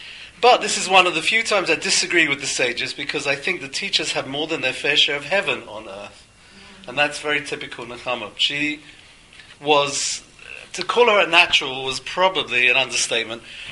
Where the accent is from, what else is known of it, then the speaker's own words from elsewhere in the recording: England, United Kingdom; it's kind of difficult for me as an Englishman to get used to calling anyone like that by her first name